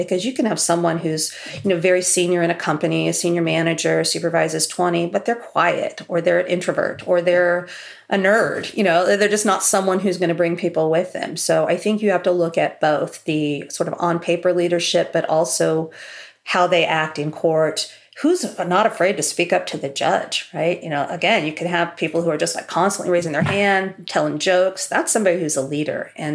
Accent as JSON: {"language": "English", "region": "Kansas", "country": "United States", "tie": "born or raised there", "said": "I grew up in Kansas and University of Kansas at the time was doing this special studies degree"}